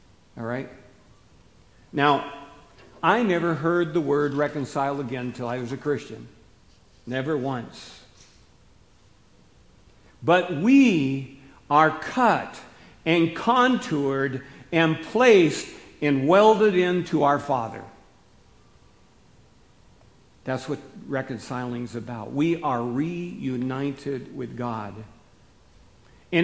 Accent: Seattle, Washington, United States; I was raised in Seattle, Washington. My dad and I, we were into boating.

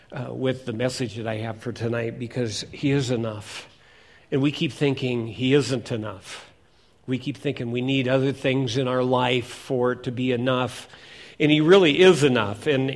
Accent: Seattle, Washington, United States; Now, I grew up in Seattle, and in 1962, we had the Seattle World's Fair, and it was about the 21st century.

